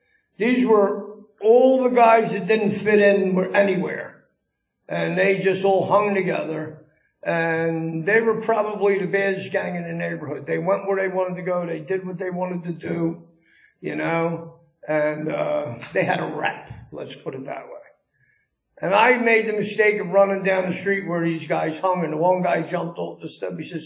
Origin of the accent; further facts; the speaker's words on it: Philadelphia, Pennsylvania, United States; Anyway, like the gentleman said, I'm from South Philadelphia. I come from a beautiful family.